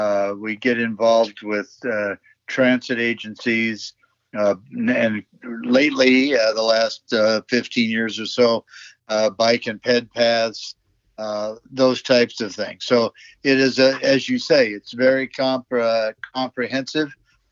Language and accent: English; Union Gap, Washington, United States; also born or lived in Yakima; born and raised in Union Gap, born in Yakima, raised in Union Gap, and anyway, went through school there, went to Yakima Valley College, went to the University of Washington